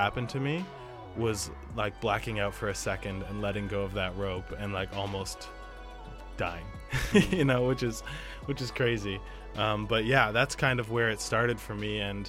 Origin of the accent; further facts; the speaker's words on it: Vancouver, British Columbia, Canada; I'm from Vancouver